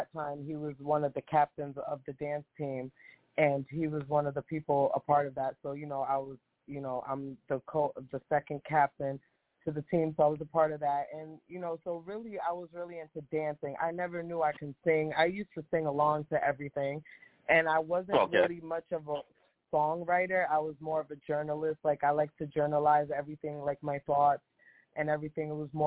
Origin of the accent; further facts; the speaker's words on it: New Hampshire, United States; now in Philadelphia, United States; I'm originally from New England, from New Hampshire